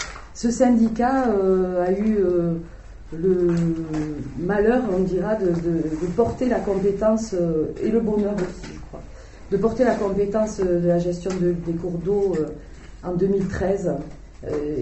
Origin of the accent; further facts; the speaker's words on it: Estaing, Occitanie, France; Je suis une haut-pyrénéenne depuis que j'y suis née. Je suis née à Estaing, dans ce petit village du Val d'Azur. Je suis née à Estaing, à la maison.